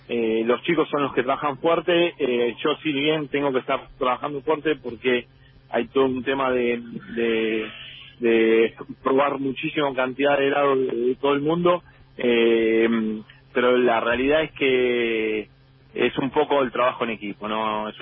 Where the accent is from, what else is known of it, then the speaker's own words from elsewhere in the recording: Argentina; como en Argentina también, gracias a Dios, tenemos muy, muy buena materia prima.